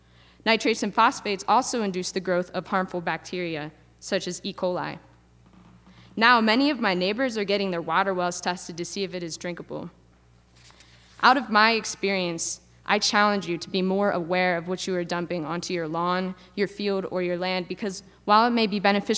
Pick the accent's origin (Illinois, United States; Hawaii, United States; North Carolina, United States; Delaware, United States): Delaware, United States; Millsboro; People back in my hometown of Millsboro, Delaware, did not take seriously the impacts of what too many nutrients in the soil has the potential to do.